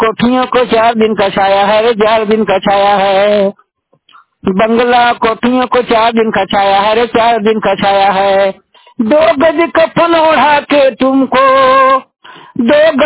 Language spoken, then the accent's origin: Hindi; Jharkhand, India; post हरियापुर थाना हरियापुर जिला धनबाद राजगा की, मैं चौचासी प्रखंड की निवासी हूँ